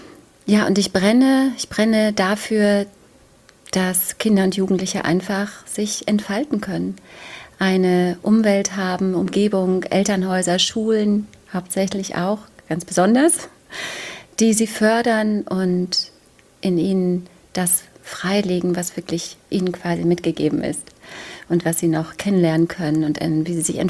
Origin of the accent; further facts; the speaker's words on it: East Germany, Germany; Ich bin in der DDR aufgewachsen